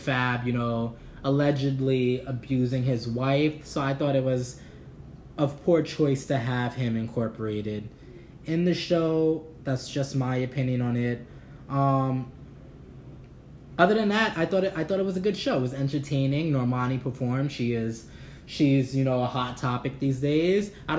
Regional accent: Brooklyn, New York, United States; Mark's from Brooklyn, I'm from Brooklyn, so you know, I think the name is really cute.

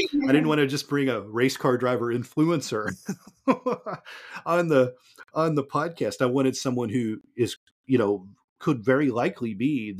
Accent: Indiana, United States; growing up in the Midwest in Indiana, the Midwest, the Southeast, very popular places for racing

